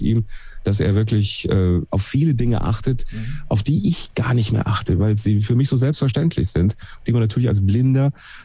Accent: Duisburg, North Rhine-Westphalia, Germany; Und gebürtig aus Duisburg.

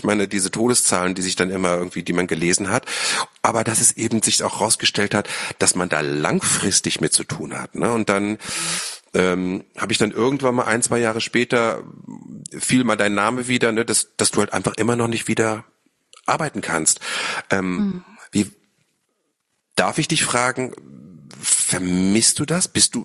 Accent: Lower Saxony, Germany; born or raised there; now in Berlin, Germany

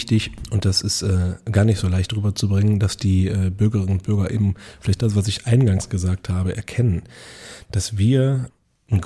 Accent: Schwelm, North Rhine-Westphalia, Germany; Jetzt muss ich mich outen, ich bin der gebürtiger Schwelmer.

